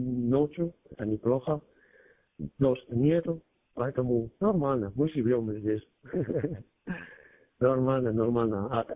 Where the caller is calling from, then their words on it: Spain; я звонил из Испании.